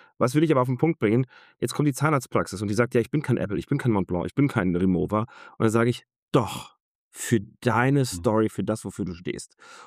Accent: Cologne, North Rhine-Westphalia, Germany; Du weißt vielleicht, worauf ich hinaus will als Kölner.

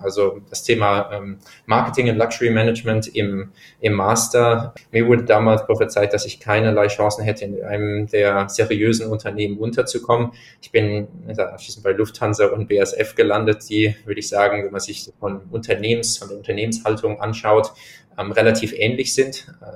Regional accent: Speyer, Rhineland-Palatinate, Germany; Ich bin in Speyer aufgewachsen, 50, so ungefähr 100 Kilometer von südlich von Frankfurt. Sohn eines Chemikers, Mutter einer Musikerin.

